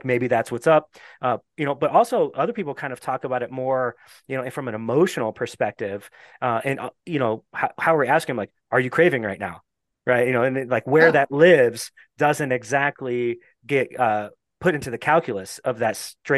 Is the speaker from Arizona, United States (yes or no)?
yes; Phoenix, Arizona, United States; I'm from Phoenix, Arizona. And so meth was a big deal.